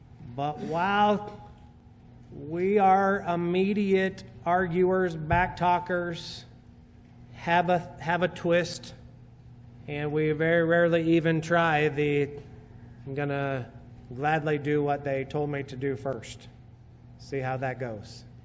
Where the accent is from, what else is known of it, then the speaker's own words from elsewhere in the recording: United States; not just because I'm an American, independence.